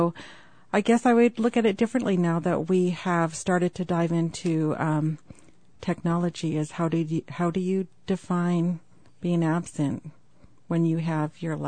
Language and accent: English; Sitka, Alaska, United States; I grew up in Sitka and understand a lot of the history of the schools